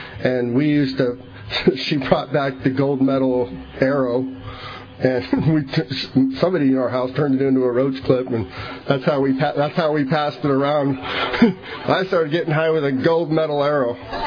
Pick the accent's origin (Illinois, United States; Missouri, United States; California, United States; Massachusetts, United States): California, United States; Riverside; So I grew up, we're from Riverside.